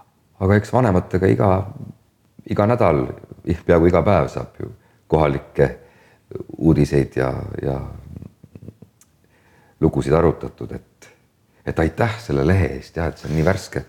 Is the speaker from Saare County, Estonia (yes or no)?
yes; Saare County, Estonia; Ega kui ma olen ka saarelt ära, siis ma olen ikkagi uhke selle üle, et ma olen saarlane.